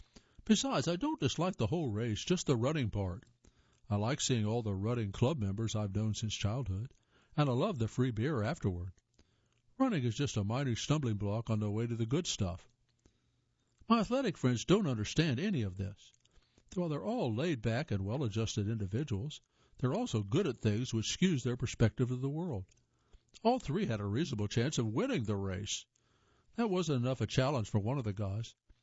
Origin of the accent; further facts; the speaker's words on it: Illinois, United States; The race in my hometown of Illinois, and I've been doing it almost every year since I was Betsy's age.